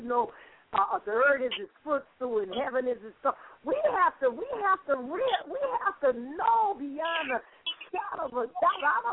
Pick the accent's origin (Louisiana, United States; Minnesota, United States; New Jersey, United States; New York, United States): Louisiana, United States; New Orleans; I'm from New Orleans. Hallelujah, but the Lord knew in 2005 Katrina was coming.